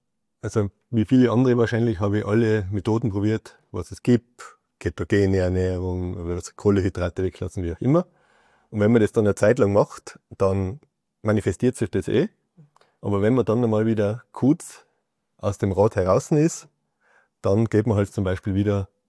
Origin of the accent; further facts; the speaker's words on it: Innsbruck, Tyrol, Austria; Ich komme aus Innsbruck. Das ist in Tirol in Österreich.